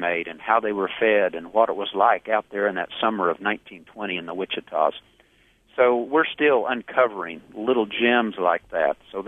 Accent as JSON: {"language": "English", "region": "Oklahoma", "country": "United States", "tie": "born or raised there", "said": "And, of course, growing up in Oklahoma, Indian heritage myself, we're used to the mannerisms and the syntax of speech and certain behavior."}